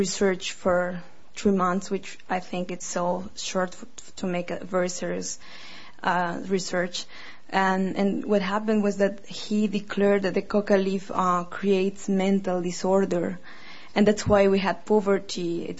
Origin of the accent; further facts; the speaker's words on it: Bolivia; English is a second language; I come from Bolivia.